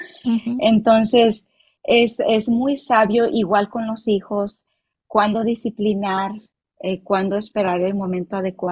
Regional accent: Mexico; como mexicana, como típica mamá

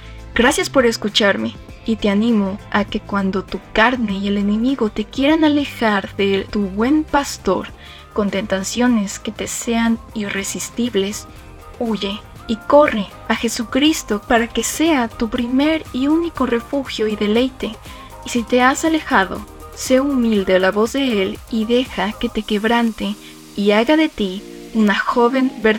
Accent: Mexico; tengo 15 años y soy de México.

